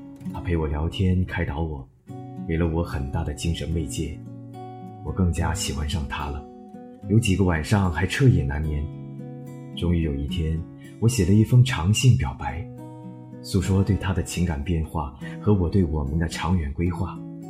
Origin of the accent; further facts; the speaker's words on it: Guangzhou, Guangdong, China; 我是一名记者，我太太是一名编辑，我是广州人